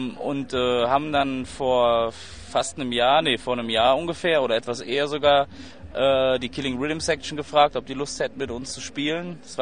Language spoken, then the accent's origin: German; Cologne, North Rhine-Westphalia, Germany; Das heißt, wir kommen nicht aus Stuttgart, Frankfurt oder Hamburg, sondern aus Köln.